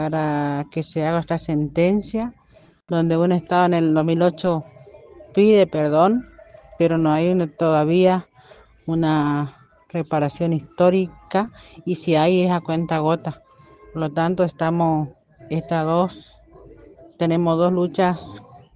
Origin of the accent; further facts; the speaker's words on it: Chaco, Argentina; dos luchas que hay en nuestra provincia del Chaco